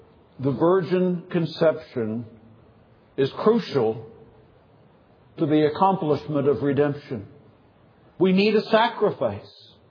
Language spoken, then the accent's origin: English; New Brunswick, Canada; I grew up in New Brunswick, one of the poorest provinces in Canada.